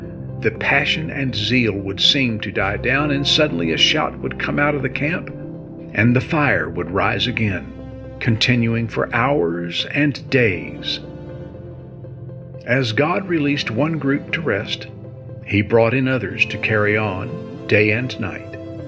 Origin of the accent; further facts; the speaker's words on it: Southeast, United States; I grew up in the Southeast Bible Belt